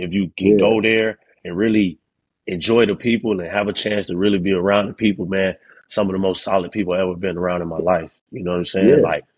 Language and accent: English; Florida, United States; Yeah, I was born and raised in Florida.